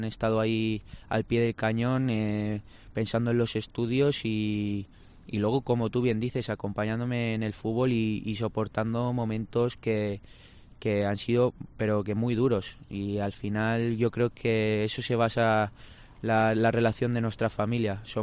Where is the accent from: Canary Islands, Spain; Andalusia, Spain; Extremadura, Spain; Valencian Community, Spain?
Valencian Community, Spain; Villar del Arzobispo; Yo soy de Villar, del Arzobispo. Y cada verano voy allí a liberarme un poquito del fútbol